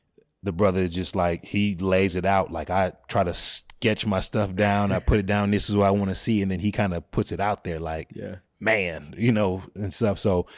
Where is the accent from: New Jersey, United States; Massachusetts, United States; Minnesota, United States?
Minnesota, United States; Minneapolis; because the reality of I'm from North Minneapolis, but there's a North Minneapolis in every state.